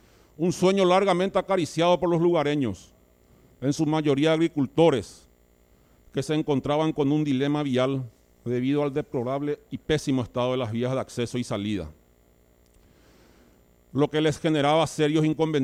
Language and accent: Spanish; Ypacaraí, Central, Paraguay; que para nosotros los ipacarayenses, presidente y colegas, es la esencia misma de nuestra existencia